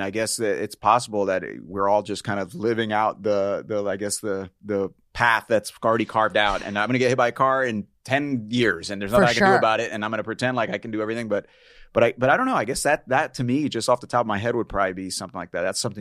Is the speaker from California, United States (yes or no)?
no; Tampa, Florida, United States; Okay, so I grew up in Tampa, Florida.